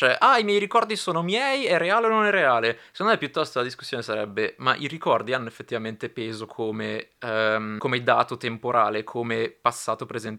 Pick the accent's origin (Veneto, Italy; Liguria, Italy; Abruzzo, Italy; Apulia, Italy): Apulia, Italy; Vabbè, raga, sono pugliese.